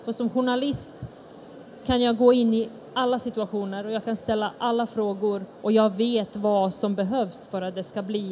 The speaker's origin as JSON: {"language": "Swedish", "country": "Sweden", "said": "Idag så känner jag att jag är svensk med bosniska rötter. Det är ju det här som är mitt land"}